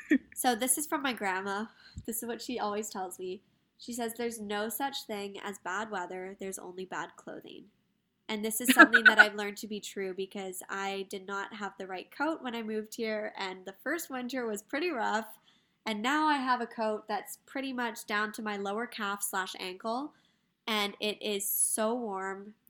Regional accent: London, United Kingdom; now in Montreal, Canada; So I came from London, and everyone knows the tube map there is so overwhelming.

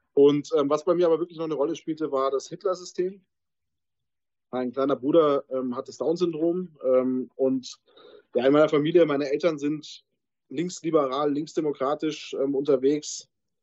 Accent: Munich, Bavaria, Germany; Also meine Kindheit hat sich in München abgespielt.

